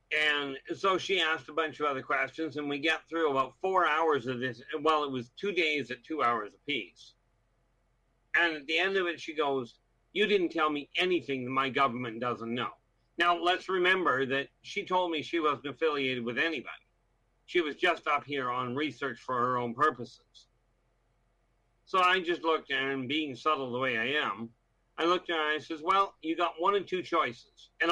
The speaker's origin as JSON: {"language": "English", "country": "Canada", "said": "welcome to Canada. I call my own government stupid."}